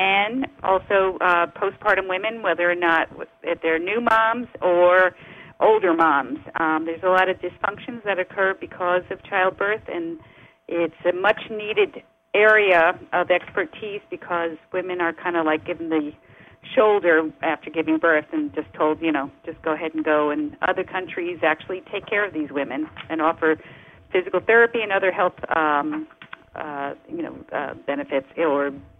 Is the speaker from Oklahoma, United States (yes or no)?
no; New York City, New York, United States; accent: New York; Yep, we're still here in New York City. That's my accent.